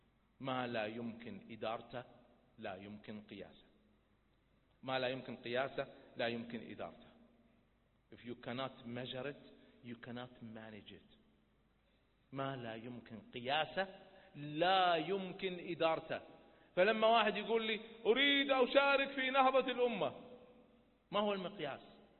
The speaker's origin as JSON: {"language": "Arabic", "country": "Kuwait"}